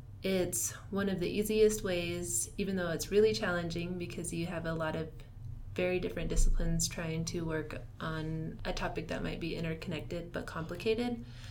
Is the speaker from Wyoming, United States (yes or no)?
no; Nevada, United States; I am part of the Washu tribe, and I grew up on the Dresslerville Reservation just south of Carson City.